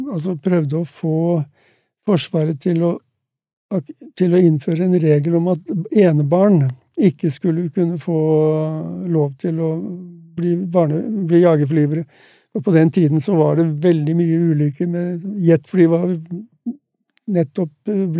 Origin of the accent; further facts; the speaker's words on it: Grimstad, Agder, Norway; Et sørlandsvinter, jeg jo født og oppvokst i Grimstad.